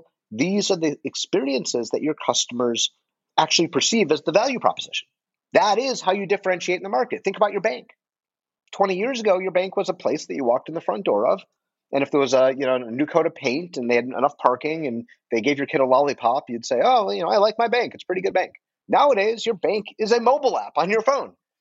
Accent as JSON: {"language": "English", "town": "Detroit", "region": "Michigan", "country": "United States", "said": "I am from Detroit originally, and Detroit's the automobile, you know, we would say the automobile capital of the world, right?"}